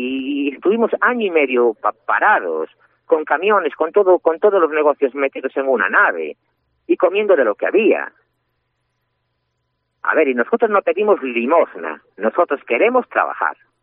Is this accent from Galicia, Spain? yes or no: yes; Ferrol, Galicia, Spain; nosotros somos de aquí, de Ferrol, de toda la vida, de Ferrol, en Parralanos, nados en Ferrol.